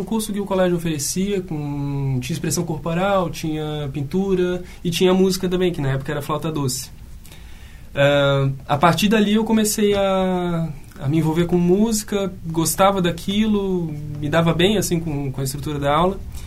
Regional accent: Balneário Camboriú, Santa Catarina, Brazil; Eu sou de Balneário Camboriú. Então, toda essa primeira iniciação, teclado, piano, foi em Balneário Camboriú.

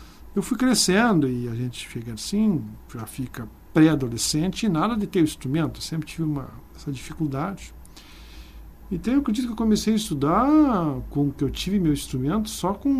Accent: Vacaria, Rio Grande do Sul, Brazil; also born or lived in Bom Jesus; Eu nasci em Bom Jesus, na fazenda em Bom Jesus. Mas eu fui para o colégio em Vacaria. Meu pai depois comprou uma casa em Vacaria.

